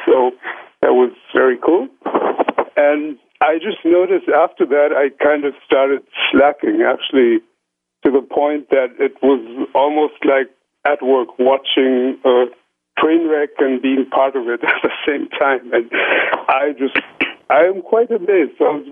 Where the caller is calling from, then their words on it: Frankfurt, Hesse, Germany; From Frankfurt in Germany.